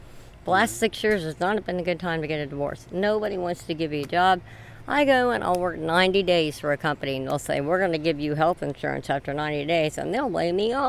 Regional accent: Carlisle, Ohio, United States; I am from Carlisle, Ohio, originally. I moved with my children to Brown County. I established a kitchen in Georgetown, Ohio.

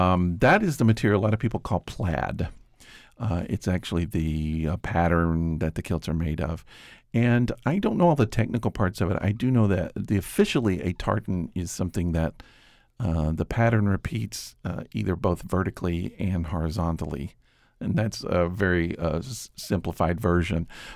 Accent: Tennessee, United States; I grew up in East Tennessee, which is pretty heavy Scots-Irish influence.

